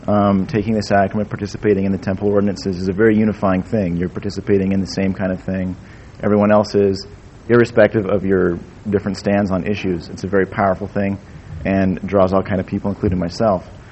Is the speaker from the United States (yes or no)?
yes; Provo, Utah, United States; I'm from Provo.